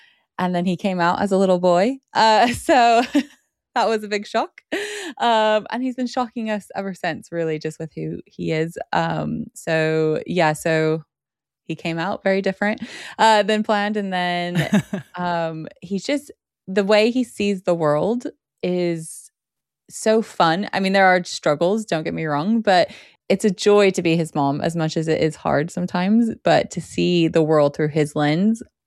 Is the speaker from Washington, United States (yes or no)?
yes; Seattle, Washington, United States; moved away as an adult; now in United Kingdom; And yeah, but I'm from Seattle. That's where I'm from.